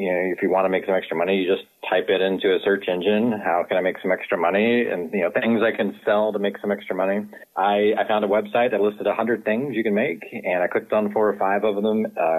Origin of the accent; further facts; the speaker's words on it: Texas, United States; now in Kalamazoo, United States; For the most part, Northeast Texas.